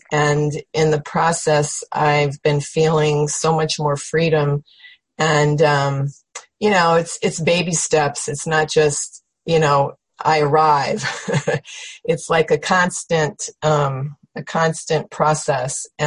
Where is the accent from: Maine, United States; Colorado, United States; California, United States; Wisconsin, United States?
California, United States; Carmel; Hi, I'm from Carmel, California, and I'm taking one of Rita's classes right now for the first time.